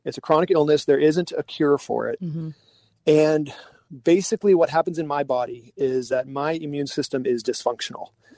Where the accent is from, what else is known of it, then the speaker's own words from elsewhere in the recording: California, United States; now in San Luis Obispo, United States; I had grown up in a congregation that I loved, but I moved away from there and I moved up from Orange County to San Luis Obispo